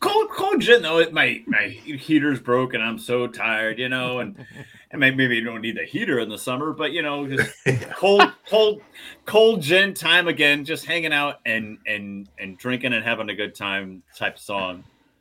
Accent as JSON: {"language": "English", "region": "Midwest", "country": "United States", "said": "I'm a Midwesterner, man."}